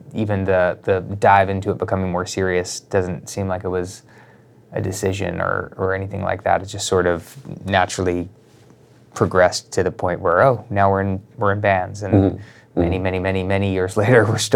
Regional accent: Long Island, New York, United States; now in Los Angeles, United States; Chris and I are brothers, and we grew up in Long Island

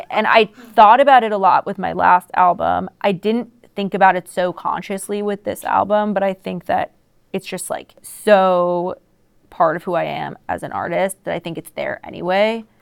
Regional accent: New York, United States; But I'm excited to play Brooklyn Steel, New York, because I'm from New York.

